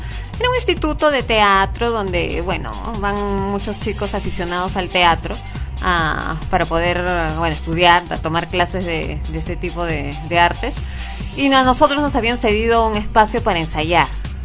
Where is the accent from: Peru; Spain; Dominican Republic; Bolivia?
Peru; yo que vivo acá en el Perú y que soy peruana